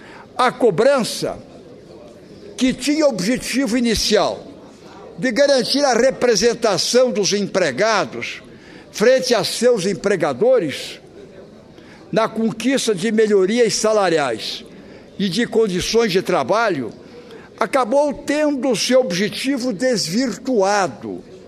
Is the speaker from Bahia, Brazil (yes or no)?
no; Santa Catarina, Brazil; Antes de mais nada, também quero, até como catarinense, me solidarizar com o drama aqui exposto